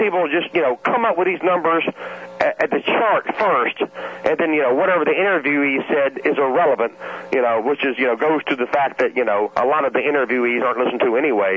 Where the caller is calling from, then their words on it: Atlanta, Georgia, United States; from Atlanta.